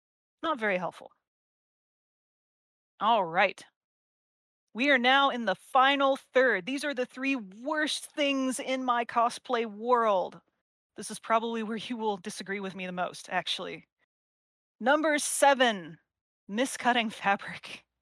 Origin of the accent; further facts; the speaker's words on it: Texas, United States; And of course, you know that we are from Texas, and Texas likes to play around with the weather randomly.